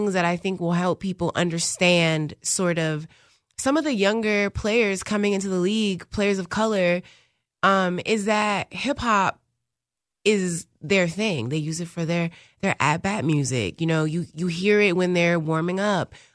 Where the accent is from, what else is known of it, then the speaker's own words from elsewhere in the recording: Chicago, Illinois, United States; That cap is also very, I'm from the South Side, you know? And I like that.